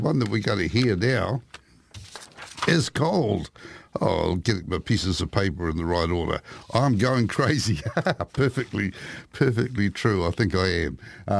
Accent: Hamilton, Waikato, New Zealand; I've lived in Hamilton most of the time, and definitely my hometown, and my kids are growing up here, and we're firmly fixed in Hamilton these days.

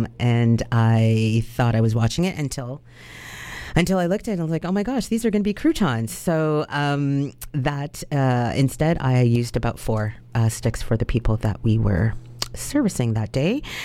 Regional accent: Toronto, Ontario, Canada; And so when I grew up in Toronto, most of my peers, if not like 98% of us, were first generation Canadians. All of our parents were immigrants. So I grew up with a lot of different cultures.

